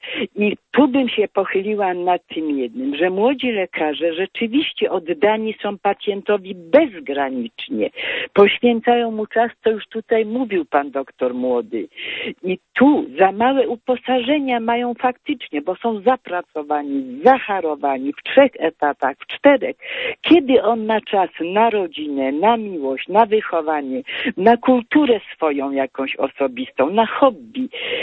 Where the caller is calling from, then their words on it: Katowice, Silesian Voivodeship, Poland; Ja z Katowic dzwonię, ze Śląska, ze stolicy naszego Śląska.